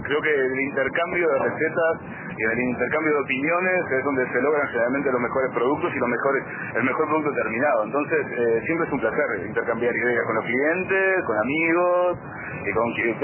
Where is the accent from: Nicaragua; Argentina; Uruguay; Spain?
Uruguay; Rocha; decir que soy de Rocha. Realmente lo disfruto. Disfruto mucho de mi lugar y disfruto mucho de trabajar en el lugar donde vivo.